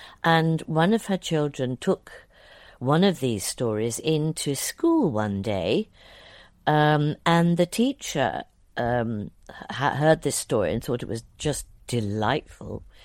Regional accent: South East England, United Kingdom; Originally I grew up in Surrey.

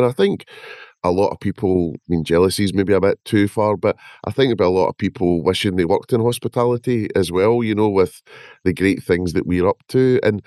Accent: Scotland, United Kingdom; accent: Scottish; And yes, with my Scottish accent, there's a lot of R's in that name.

